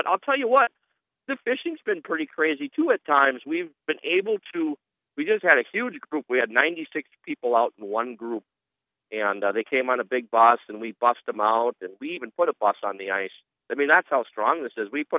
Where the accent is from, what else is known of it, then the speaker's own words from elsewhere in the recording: Wisconsin, United States; I grew up in Wisconsin. Ice fishing is a way of life there.